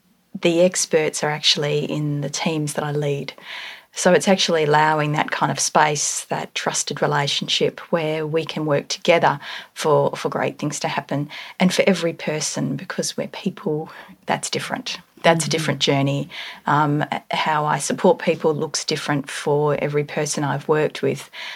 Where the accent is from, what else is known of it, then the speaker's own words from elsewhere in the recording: Geraldton, Western Australia, Australia; So I grew up in Geraldton. It's a little tiny town, 400 kilometres north. My family are a farming family, very connected to land.